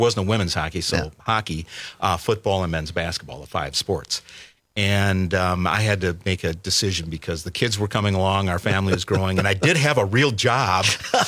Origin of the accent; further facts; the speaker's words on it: Racine, Wisconsin, United States; So I grew up in Racine. I graduated from Racine Horlick High School